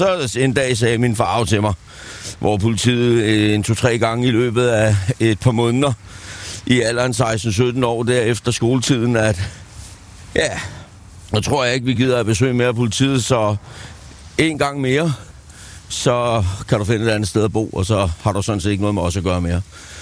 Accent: Kongens Lyngby, Capital Region of Denmark, Denmark; I selveste Kongens Lympe.

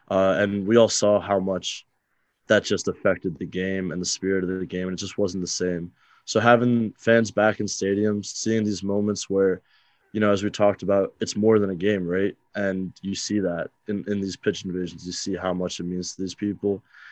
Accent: United States; And also, like you said, as an American, all the Ted Lasso jokes about Jesse Marsh.

